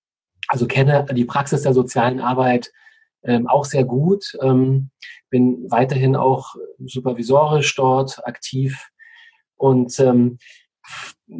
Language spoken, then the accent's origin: German; Germany; Ich bin ja in der DDR aufgewachsen und habe die Wendezeit 1989 sehr aktiv miterlebt